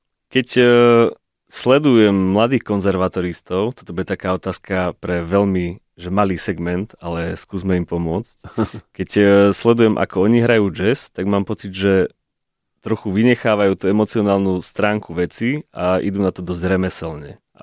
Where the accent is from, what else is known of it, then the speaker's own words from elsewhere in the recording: Banská Bystrica, Banská Bystrica Region, Slovakia; Pochádzam z Banskej Bystrice, možno na prízvuku zrovna aj počuť